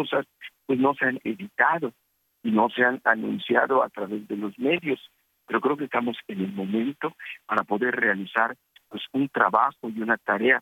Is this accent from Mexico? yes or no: yes; Yucatán, Mexico; lo que somos los yucatecos. No somos ni mayas, ni somos españoles.